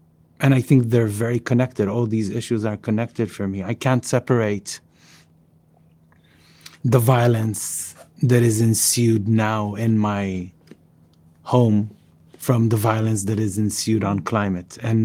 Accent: Palestine; I come from Palestine, so here was especially tormenting. I've lost friends. The situation back home is very, very dire

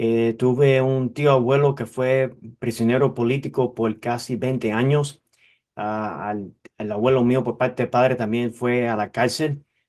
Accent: Miami, Florida, United States; yo fui el resultado de una familia exiliada a Miami. Nací, me crié en Miami en un vínculo cubano tradicional. Era una familia muy tradicional, con respeto, honor, integridad.

